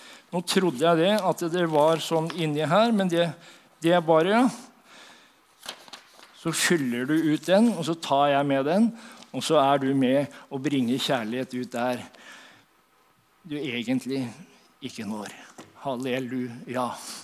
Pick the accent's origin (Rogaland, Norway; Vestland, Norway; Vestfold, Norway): Vestfold, Norway; Horten; For jeg kommer fra Vestfold, og der det mange luringer. Jeg kommer fra Horten.